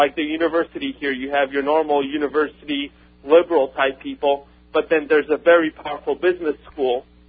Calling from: Athens, Georgia, United States; Athens, Georgia.

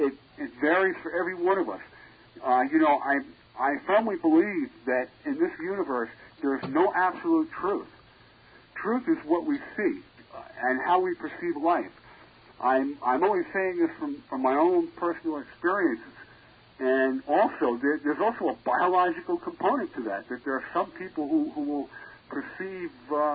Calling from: Port Jefferson Station, New York, United States; I'm calling from Port Jeff Station.

